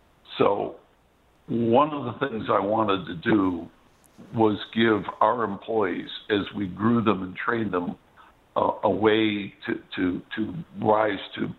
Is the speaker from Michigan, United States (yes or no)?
yes; Detroit, Michigan, United States; growing up in Detroit, it's a car city. It's a car culture.